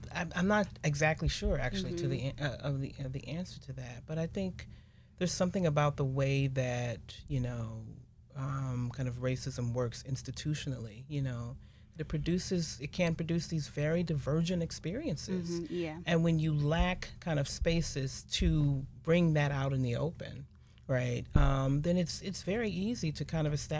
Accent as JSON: {"language": "English", "town": "St. Louis", "region": "Missouri", "country": "United States", "tie": "born or raised there", "said": "I grew up in St. Louis in the 80s and 90s"}